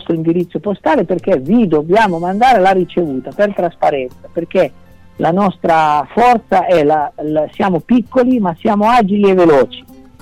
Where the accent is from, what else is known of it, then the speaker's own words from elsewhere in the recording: Piedmont, Italy; born there; io sono nato a 3 km dai Becchi, dove è nato Don Bosco, nel cuore del Monferrato.